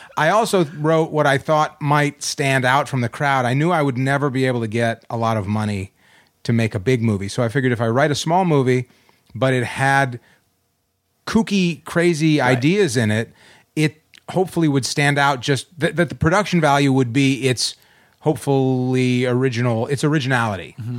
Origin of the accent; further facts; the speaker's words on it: Chicago, Illinois, United States; also born or lived in Oak Park / Arlington Heights; I was out here from Chicago, which is where I'm from.